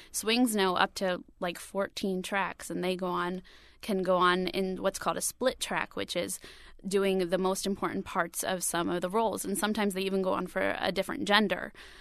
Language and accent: English; Virginia, United States; So I grew up in a small town in Virginia.